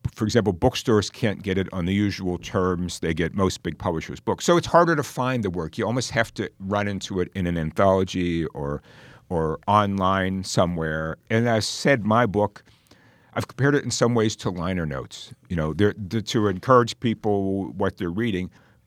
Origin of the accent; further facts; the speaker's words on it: Pittsburgh, Pennsylvania, United States; I have thought about a collection about writers from my hometown of Pittsburgh